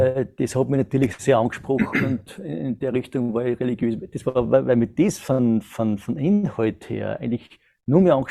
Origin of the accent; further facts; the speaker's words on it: Austria; bin 1970 geboren in Österreich, habe die ganzen Pflichtschulen alles dort absolviert